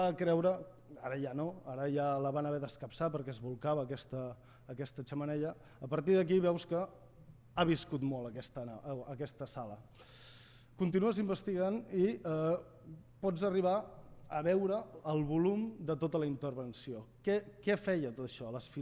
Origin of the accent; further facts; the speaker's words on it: Terrassa, Catalonia, Spain; els que som de Terrassa, doncs el tèxtil el coneixem